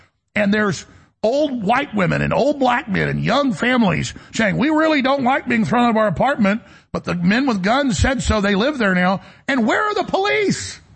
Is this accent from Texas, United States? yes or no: yes; Dallas, Texas, United States; You know, I grew up in Dallas, and we would go, even in middle school with the older kids, and drive to South Dallas